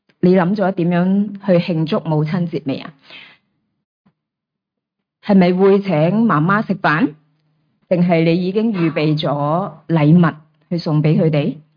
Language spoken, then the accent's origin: Cantonese; China; 我哋中国人又特别含蓄